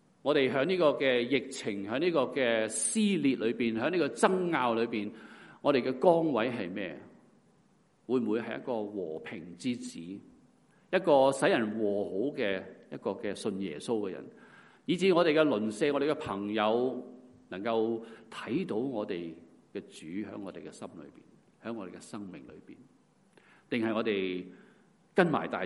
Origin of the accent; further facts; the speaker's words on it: China; 我哋中国人好欢迎添，系嘛？